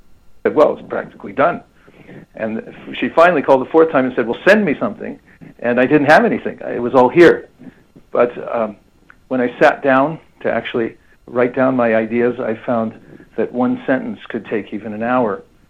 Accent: Lafayette, California, United States; born there; in Lafayette, California. That's in the East Bay. My parents were both teachers.

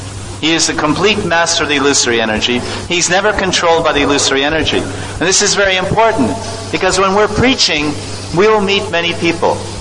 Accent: Delhi, India; born there; I was born in the municipal hospital in Delhi. I was born in Delhi in a hospital.

